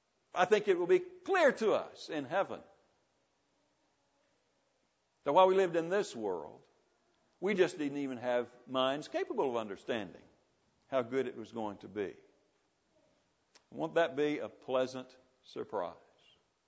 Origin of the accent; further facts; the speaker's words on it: Arkansas, United States; born there; There was a mix-up in the paperwork, and I was born in Arkansas in the United States.